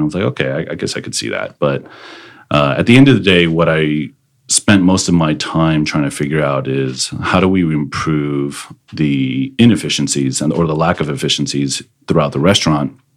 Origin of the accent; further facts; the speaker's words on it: Austin, Texas, United States; also born or lived in South Korea; I'm practically an Austinite. I wasn't born here, but again, you know, 35 plus years here in Austin.